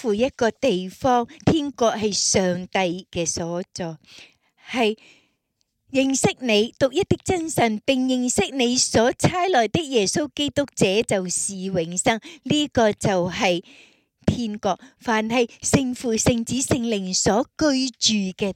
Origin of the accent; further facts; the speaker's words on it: Canada; 我就是我们加拿大人那个的价值观